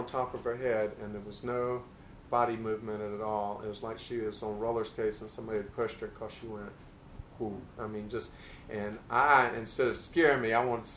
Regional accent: Mayport, Florida, United States; You know, I was from Mayport, and there was the beach.

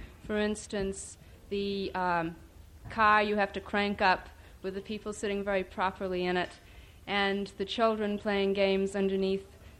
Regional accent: Maine, United States; now in Bahamas; It may sound strange, but I live in the Bahamas. I came originally from Maine

